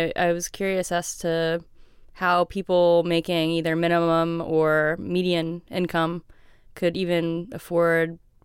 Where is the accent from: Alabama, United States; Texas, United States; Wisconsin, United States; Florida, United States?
Florida, United States; I am from Florida, but I did live there for 2 years.